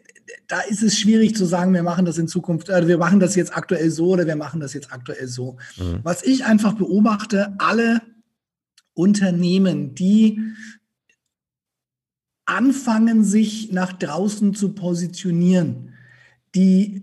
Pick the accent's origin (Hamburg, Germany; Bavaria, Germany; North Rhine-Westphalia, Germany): Bavaria, Germany; accent: Franconian; Aber ich kann meinen Dialekt komplett an- und ausschalten, so wie ich das möchte, weil auf der Bühne ist es für die meisten angenehmer, wenn du halt Hochdeutsch sprechen darfst und nicht so fränkisch wie ich jetzt.